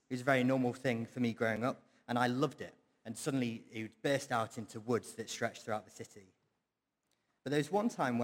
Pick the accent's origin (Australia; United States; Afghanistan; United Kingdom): United Kingdom; Sheffield, Yorkshire and the Humber; now in Preston, United Kingdom; I grew up in Sheffield before coming to Preston. And growing up in Sheffield was lots of fun. It was a sports-mad city